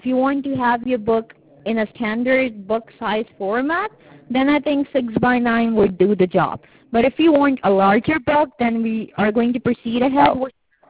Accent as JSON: {"language": "English", "region": "New York", "country": "United States", "said": "Well, I'm from New York."}